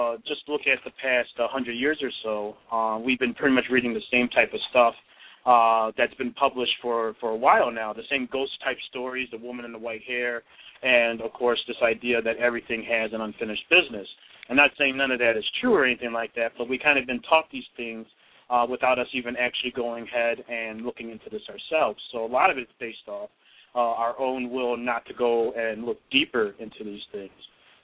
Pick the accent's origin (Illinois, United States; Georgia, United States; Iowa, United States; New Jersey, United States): Illinois, United States; Chicago; born there; and I was born in Chicago, and that story was well prevalent there. I was actually born in a predominantly Hispanic neighborhood.